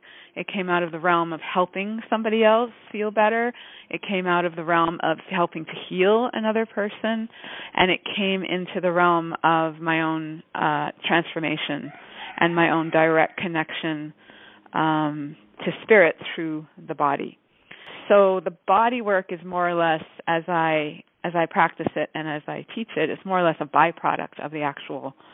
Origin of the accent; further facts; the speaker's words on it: Jamaica; born there; also born or lived in Canada; I was born in Jamaica and studied dance, the Jamaican folk dance, from the age of four.